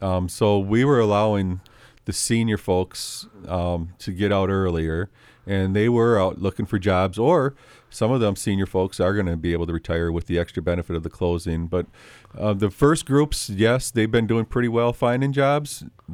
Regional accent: Oregon, Wisconsin, United States; Since I've been 18, I grew up in Oregon, Wisconsin.

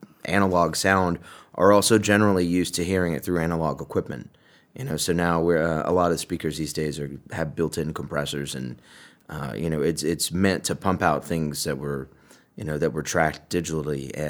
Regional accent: Austin, Texas, United States; You know, I grew up, you know, like I said, I'm from Austin. I went to an arts magnet high school

